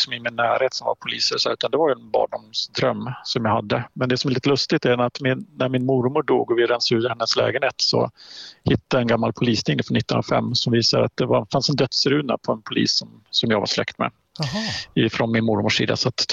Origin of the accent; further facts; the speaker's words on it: Halland County, Sweden; now in Östersund, Sweden; jag är en hallänning i grund och botten, född och uppvuxen på västkusten. Och jag hamnade här för kärlekens skull